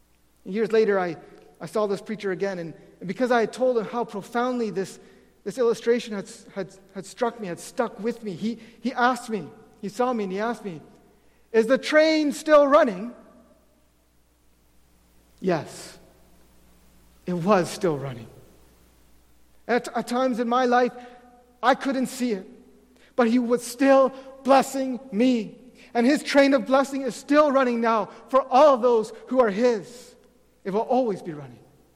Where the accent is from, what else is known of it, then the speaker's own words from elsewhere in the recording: Mitchell, Ontario, Canada; now in Grand Rapids, United States; When I left my hometown in Mitchell, Ontario, to come to Grand Rapids